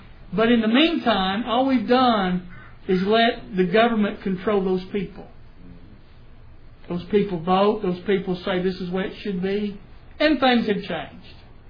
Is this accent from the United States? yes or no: yes; United States; I got my flag on the porch. I'm American. I'm happy, proud. But I tell you what, I want America that I grew up in back.